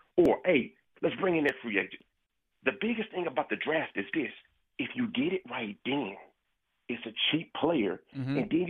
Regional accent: Arkansas, United States; I grew up in Arkansas, and I had to watch the Cowboys.

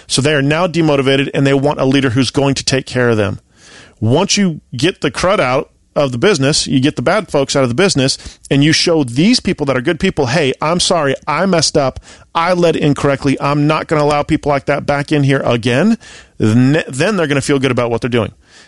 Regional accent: Lake Tahoe, California, United States; also born or lived in Sonoma; I was born in Sonoma. I was born in Sonoma, raised in Lake Tahoe.

